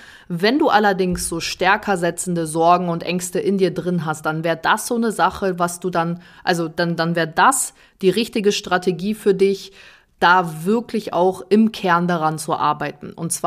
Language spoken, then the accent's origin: German; North Rhine-Westphalia, Germany; moved away as an adult; now in Nuremberg, Germany; dass ich alleine mit 22 nach Nürnberg gezogen bin, weil ich einfach einen Tapetenwechsel brauchte. Ich komme ursprünglich aus NRW, also 450 Kilometer weit weg von meiner Familie